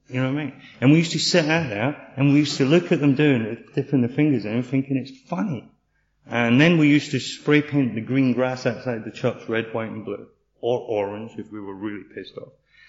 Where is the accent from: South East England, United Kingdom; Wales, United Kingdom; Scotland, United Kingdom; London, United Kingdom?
Scotland, United Kingdom; I was brought up just outside Glasgow, and I was brought up in the blue side, you know.